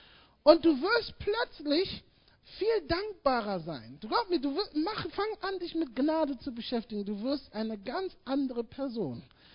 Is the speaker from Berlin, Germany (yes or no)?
yes; Berlin, Germany; Nun, ich bin Berliner Junge, in Berlin aufgewachsen, Berlin-Schöneberg, hier geboren.